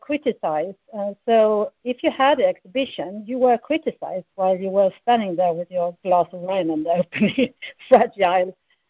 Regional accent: Sweden; also born or lived in Copenhagen, Denmark; now in Berlin, Germany; I moved to Berlin in 1993. I was studying in Copenhagen. I'm from Sweden. But I moved to Berlin very early.

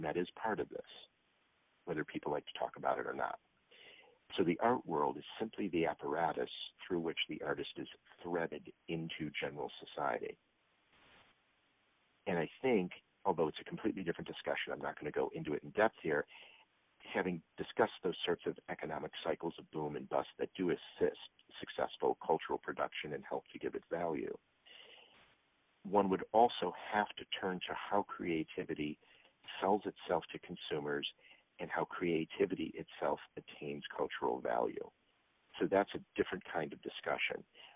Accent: Detroit, Michigan, United States; And listen, I'm from Detroit, so this is not me talking badly about my city.

